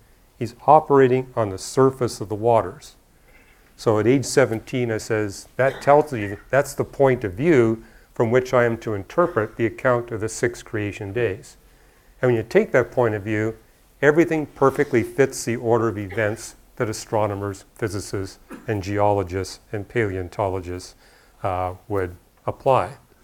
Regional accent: Canada; So for example, you know, growing up in Canada, what I would notice was the birds and the animals would feast as much as they could during the summer because they knew winter was coming.

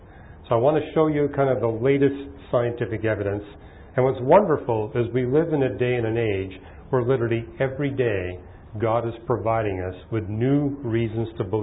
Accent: Canada; I was born and raised in Canada.

